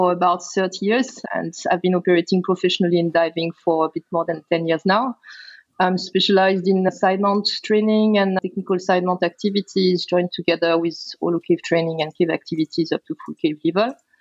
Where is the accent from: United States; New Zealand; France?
France; So originally I'm from France, which is where I started diving when I was about 14 years old.